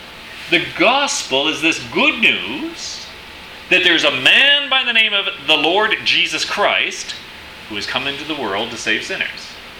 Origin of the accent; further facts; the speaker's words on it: South Africa; I grew up in South Africa, as I told you, on the coast of the Indian Ocean.